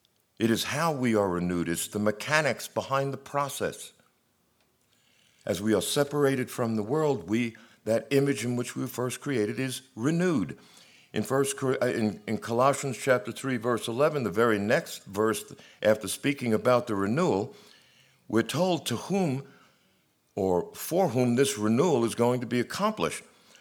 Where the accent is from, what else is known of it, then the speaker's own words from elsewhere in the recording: Colorado, United States; We call it mounts, but we're from Colorado, and these are hardly what we would refer to as mountains.